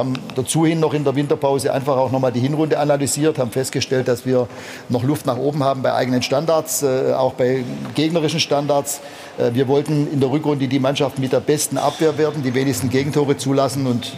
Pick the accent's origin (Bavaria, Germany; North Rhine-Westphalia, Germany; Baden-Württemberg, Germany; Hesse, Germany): Baden-Württemberg, Germany; Backnang; war mit 25 in meiner Heimatstadt in Backnang